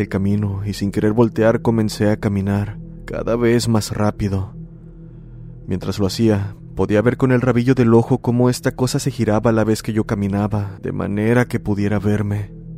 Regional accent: La Paz, Honduras; Soy de Honduras, de un lugar que se llama La Paz, y comencé a pasar por este tipo de situaciones cuando estaba en quinto grado.

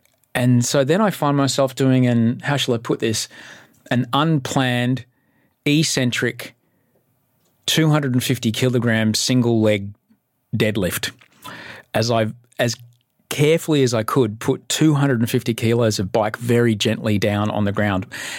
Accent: Brisbane, Queensland, Australia; now in Sydney, Australia; I'm a 47-year-old TV host, author, dad, and stepdad from Sydney. I grew up in Brisbane. I'm an immigrant, but I'm white, so no one cares.

